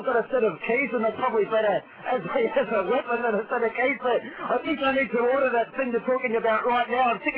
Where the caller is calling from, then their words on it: Sydney, New South Wales, Australia; Finding that here in Sydney as well. I'm calling you from the Uber Beach again. It's pretty laid back here.